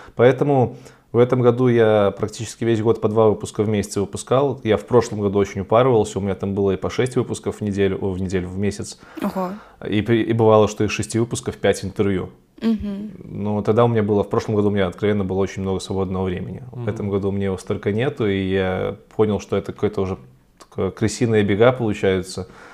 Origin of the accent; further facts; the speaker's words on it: Belarus; Я из Беларуси, если вдруг кто-то не знает.